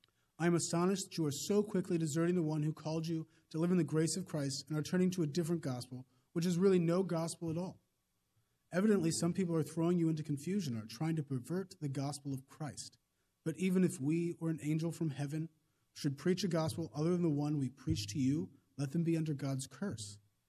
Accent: Indianapolis, Indiana, United States; I come to you from Indianapolis originally

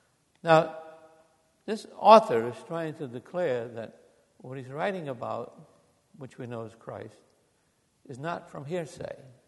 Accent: Portugal; I'm from Portugal, and we like to hug people

